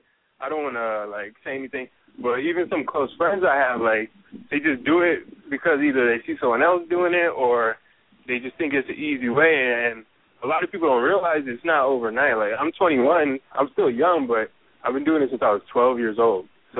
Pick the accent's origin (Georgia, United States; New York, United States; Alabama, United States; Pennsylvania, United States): New York, United States; Staten Island; now in Los Angeles, United States; I grew up in Staten Island, New York, and now I'm out in L.A.